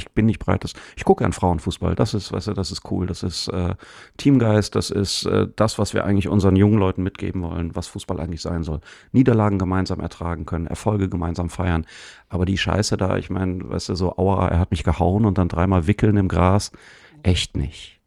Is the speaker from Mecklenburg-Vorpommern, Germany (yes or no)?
no; Cologne, North Rhine-Westphalia, Germany; ich bin ja Kölner